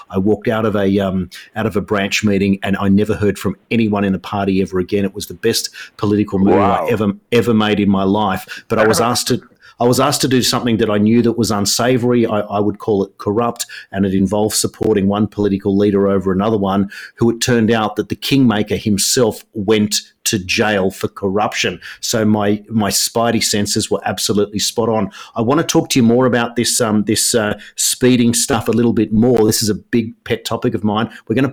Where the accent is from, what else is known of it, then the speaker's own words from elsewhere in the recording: New South Wales, Australia; particularly here in my home state of New South Wales.